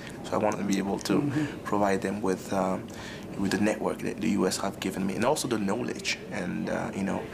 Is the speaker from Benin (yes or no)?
yes; Benin; I'm from the Republic of Benin in West Africa.